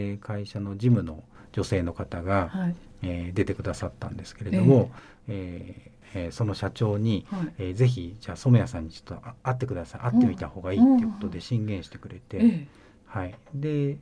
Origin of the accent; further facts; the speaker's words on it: Sagamihara, Kanagawa, Japan; じゃあ地元に戻って、相模原に戻って、で手伝いながら